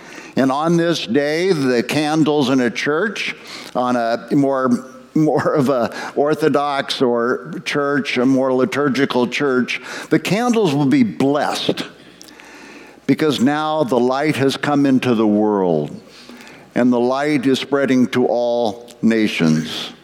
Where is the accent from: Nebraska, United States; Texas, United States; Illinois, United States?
Nebraska, United States; I'm from Nebraska, and I used to work here.